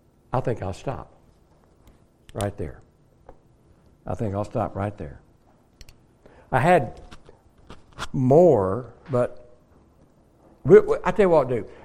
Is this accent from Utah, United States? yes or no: no; Arkansas, United States; I'm from Arkansas. Arkansas, whatever they call it.